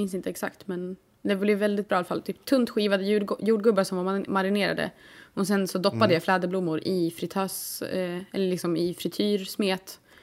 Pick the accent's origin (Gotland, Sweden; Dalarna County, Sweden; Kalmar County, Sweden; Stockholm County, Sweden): Dalarna County, Sweden; Kolpebo; I Kolpebo, där jag är uppväxt i södra Dalarna